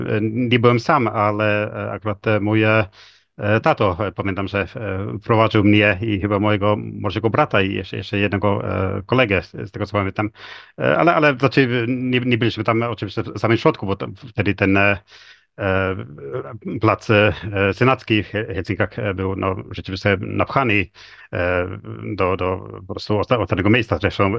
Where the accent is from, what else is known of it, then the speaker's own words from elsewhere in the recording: Finland; No, ja z kolei pamiętam, kiedy wychowałem się właśnie w Finlandii